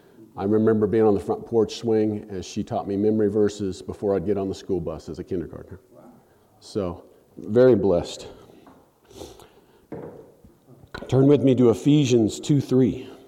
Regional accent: Ozark, Missouri, United States; So growing up in Southwest Missouri, I graduated high school from Ozark, Missouri, between Branson and Springfield in 1986, went up to college at Southwest Missouri State.

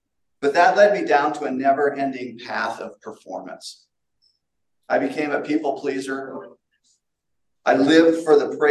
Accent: Littleton, Colorado, United States; also born or lived in Coral Gables, Florida; In 1963, they packed up and moved to Littleton, Colorado, where I was ra

